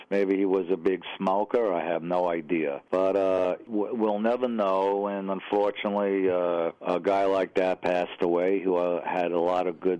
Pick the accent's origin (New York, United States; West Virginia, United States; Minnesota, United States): New York, United States; Brooklyn; But I really discuss my time growing up in Brooklyn